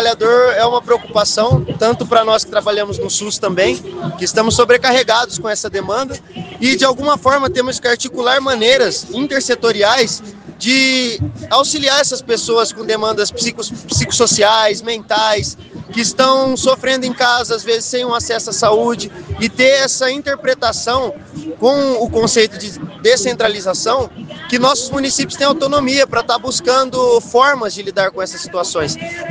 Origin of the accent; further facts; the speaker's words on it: Guaiçara, São Paulo, Brazil; eu sou da cidade de Guaiçara, é a região de Bauru mesmo.